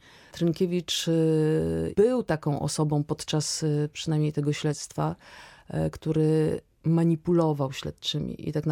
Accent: Piotrków Trybunalski, Łódź Voivodeship, Poland; Tym bardziej, że ja jestem z Piotrkowa. To jest historia, która dotyczyła moich rówieśników.

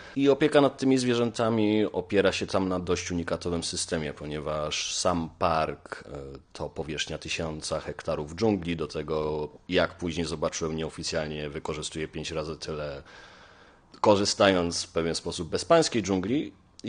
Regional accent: Łódź, Łódź Voivodeship, Poland; od urodzenia mieszkam w śródmieściu Łodzi

